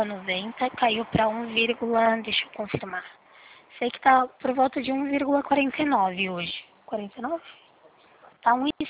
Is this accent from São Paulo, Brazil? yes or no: yes; Limeira, São Paulo, Brazil; Eu sou da cidade de Limeira.